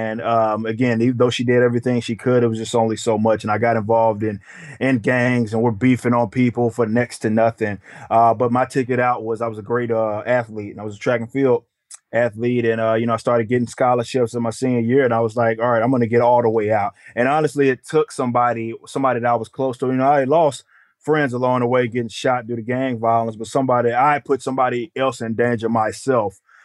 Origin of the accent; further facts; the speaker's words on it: Dallas, Texas, United States; Well, grew up in Dallas, Texas. Again, inner city, you know, around the Oak Cliff area.